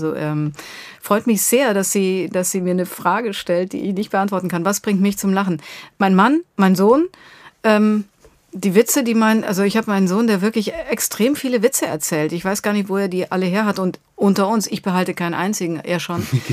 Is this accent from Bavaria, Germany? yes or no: yes; Bavaria, Germany; Ich komme aus Bayern.